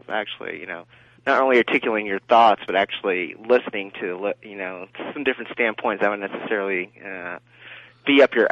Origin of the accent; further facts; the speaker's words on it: Marlboro, United States; I'm originally from Marlboro, but I live down here now